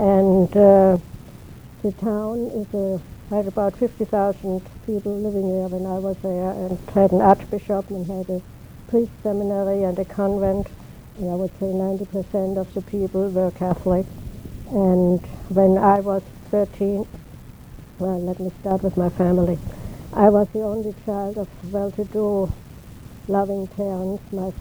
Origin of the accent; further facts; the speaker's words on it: Germany; assimilated and accepted German Jews. My father had fought in World War I, and my family goes back to 1700 in my hometown.